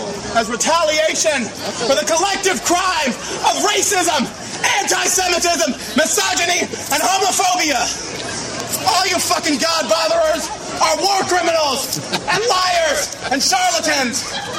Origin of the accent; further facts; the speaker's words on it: the South, United States; You know where I come from? You people ruin the South. I'm from the South.